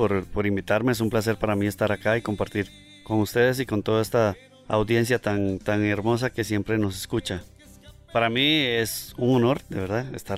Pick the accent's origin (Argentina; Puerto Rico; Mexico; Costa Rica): Costa Rica; Grecia, Alajuela; Sí, señor, soy de Grecia.